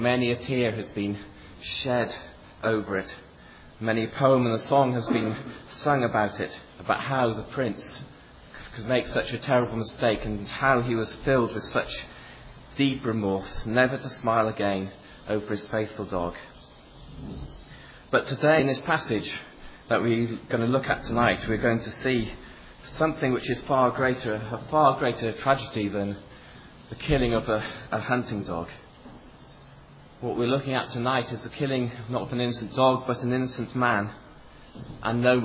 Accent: Wales, United Kingdom; I grew up in Wales, which is a country gloriously next to England.

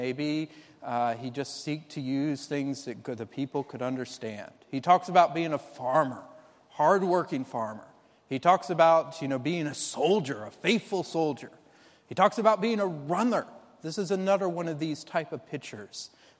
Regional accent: Georgia, United States; I come from Georgia, explain a little bit about what it's like

